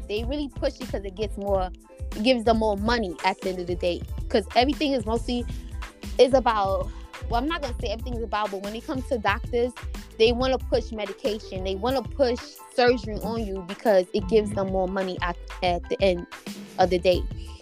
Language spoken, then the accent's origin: English; Jamaica; now in New York, United States; But see, we're West Indian, right? So certain herbs, they didn't have it in the United States. So my grandmother had to send the herbs to I live in New York. So she had to send this from Jamaica to New York.